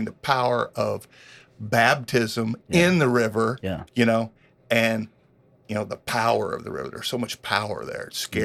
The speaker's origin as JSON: {"language": "English", "town": "Hardin", "country": "United States", "tie": "born or raised there", "said": "I grew up in Hardin. I moved to Hardin or my family when I was like almost 3 years old."}